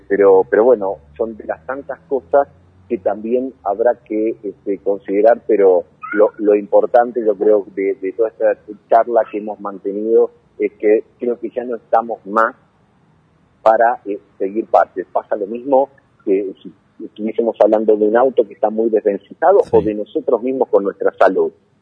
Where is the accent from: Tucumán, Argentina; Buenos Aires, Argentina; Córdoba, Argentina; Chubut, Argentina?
Buenos Aires, Argentina; vuelvo a mi patria chica, a la ciudad de Buenos Aires.